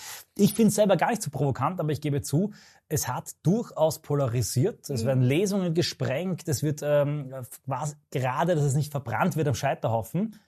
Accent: Vienna, Austria; ich bin aus Wien rausgezogen, wie ich ja vorher schon gesagt habe, mit meiner Familie

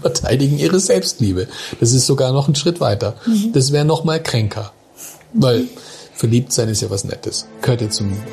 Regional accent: Switzerland; Als Schweizer

